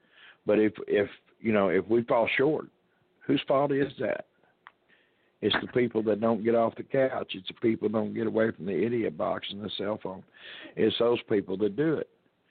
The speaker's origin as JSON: {"language": "English", "country": "United States", "tie": "born or raised there", "said": "I grew up in the United States where we were free to roam and go wherever we want in this country."}